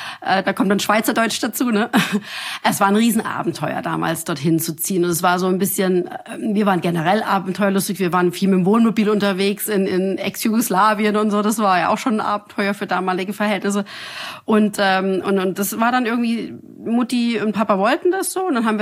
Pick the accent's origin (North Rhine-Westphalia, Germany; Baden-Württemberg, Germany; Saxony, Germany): Saxony, Germany; Weinböhla; Ich komme da aus Weinböhler, das klingt nach Wein. Wir hatten Weinberge dort in dem Ort und Winzer.